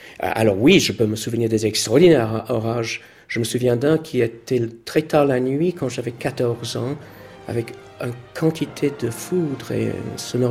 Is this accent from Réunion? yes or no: no; London, United Kingdom; born there; French is a second language; Je suis né à Londres le 31 janvier 60.